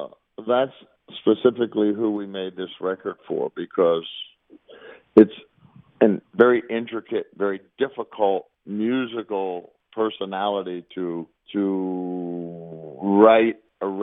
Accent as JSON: {"language": "English", "town": "Tampa", "region": "Florida", "country": "United States", "tie": "born or raised there", "said": "And growing up in Tampa, we lived right on Highway 41"}